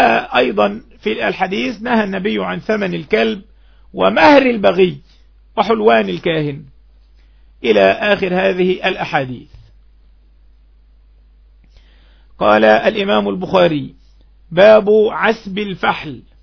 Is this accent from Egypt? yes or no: yes; Egypt; وهذا معروف عندنا في مصر في الأرياف إن المزارع بياخد الأرض بنصف الزرع